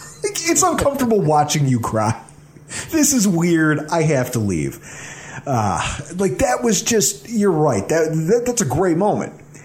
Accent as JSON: {"language": "English", "town": "North Collins", "region": "New York", "country": "United States", "tie": "born or raised there", "said": "I grew up in North Collins."}